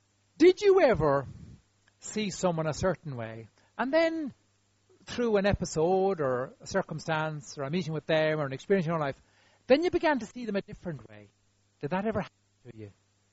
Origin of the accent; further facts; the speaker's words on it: Ireland; because we're human and we're Irish, and we've got other sorts of background things that just hang on us.